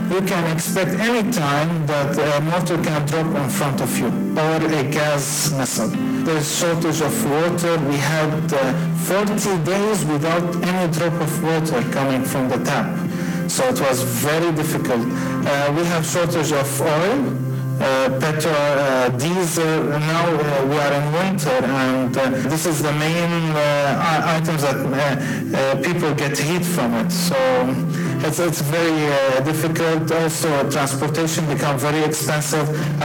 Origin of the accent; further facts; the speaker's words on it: Kuwait; born there; English is a second language; also born or lived in Syria; My background is I was born in Kuwait. My mom is Lebanese and my father is Syrian. That's why I'm Syrian. And in 1998, we moved to Syria to live there.